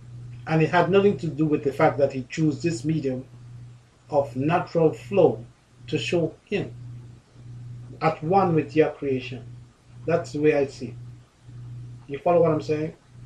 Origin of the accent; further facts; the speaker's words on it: Belize; listeners know I grew up in Belize.